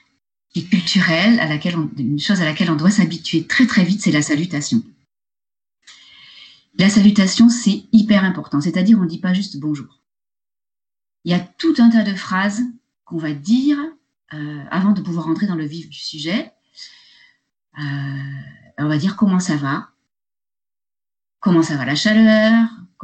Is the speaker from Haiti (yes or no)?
no; France; C'est vrai que chez nous, en France, tout de suite, on va dans le vif du sujet, on va tout de suite à l'essentiel.